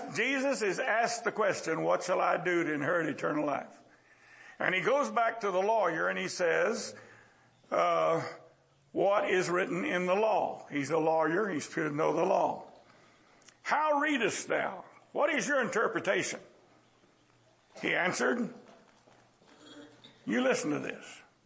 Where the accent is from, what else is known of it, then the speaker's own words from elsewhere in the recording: San Antonio, Texas, United States; When I grew up on Walton Street here in San Antonio on the south side off of Nogalitas